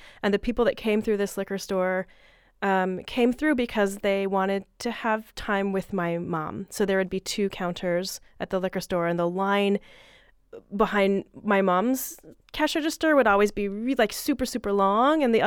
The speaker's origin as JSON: {"language": "English", "region": "California", "country": "United States", "tie": "born or raised there", "said": "I think so much of that is connected to growing up in the Bay Area and having a family of activists and liquor store owner therapists."}